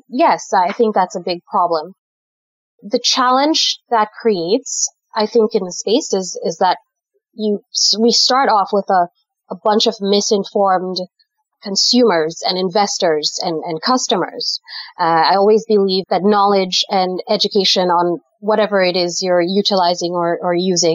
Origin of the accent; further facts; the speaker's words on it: Dominica; now in United States; I am from the Caribbean. I'm from a little island called Dominica and I have lived in the United States now for off and on for about a decade.